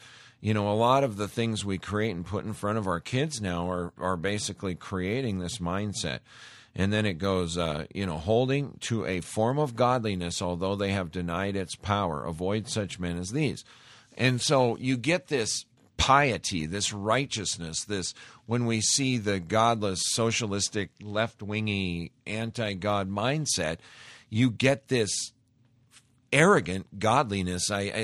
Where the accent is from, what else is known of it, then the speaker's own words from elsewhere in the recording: Montana, United States; you just don't see that good old down-home respectful behavior that I grew up around in Montana, and I miss it.